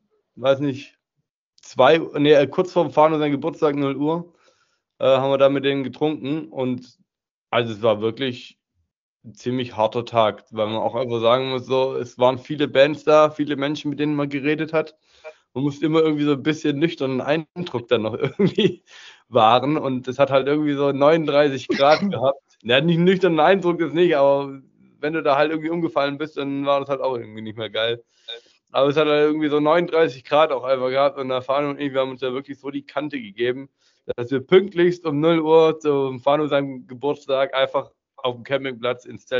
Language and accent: German; Öhringen, Baden-Württemberg, Germany; Ich komme aus der Nähe von Heilbronn, also einem ganz kleinen Ort, der heißt Öhringen.